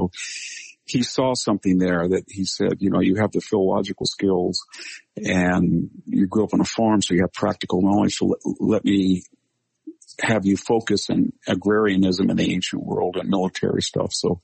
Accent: California, United States; it had the exact same climate as where I grew up in the San Joaquin Valley, Mediterranean climate.

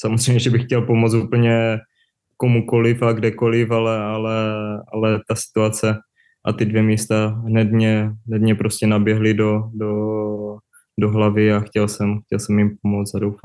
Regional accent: Uherské Hradiště, Zlín Region, Czechia; born there; Vlastně Uherské Hradiště, moje rodné město, nebo nemocnice konkrétně, kde jsem se narodil.

